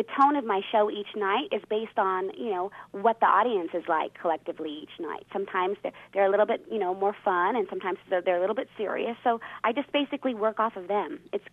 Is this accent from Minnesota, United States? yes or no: no; Tucson, Arizona, United States; now in New York City, United States; I'm originally from Tucson, Arizona, born and raised there. But now, being that I'm in the entertainment industry, I'm basically based out of New York City when I'm not on tour.